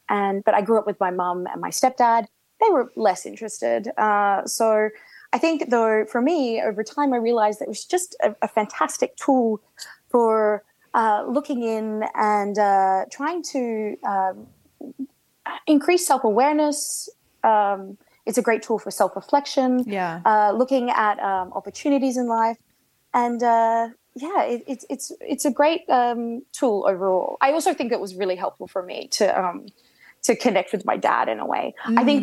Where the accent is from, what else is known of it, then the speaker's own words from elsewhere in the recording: Australia; I grew up in Australia